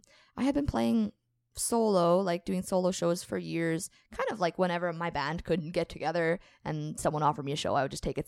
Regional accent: Morden, Manitoba, Canada; We grew up in Morden playing together.

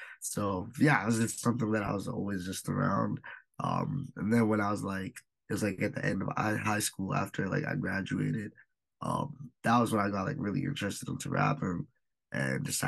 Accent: Winnipeg, Manitoba, Canada; I grew up in Southside Winnipeg, before Richmond, I grew up around music.

